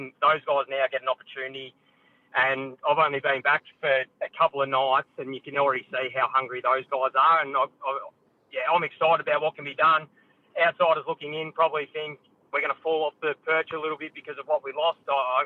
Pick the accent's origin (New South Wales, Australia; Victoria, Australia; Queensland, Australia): Victoria, Australia; Lara; My home, where my parents are, is 20 minutes away. This is where I grew up in Lara, 20 minutes away from Geelong, 20 minutes away from Werribee.